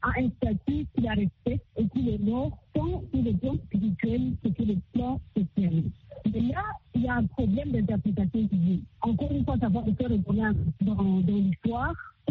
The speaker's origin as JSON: {"language": "French", "country": "Rwanda", "said": "mes droits en tant que Rwandais, mais aussi à mes droits en tant que femme musulmane"}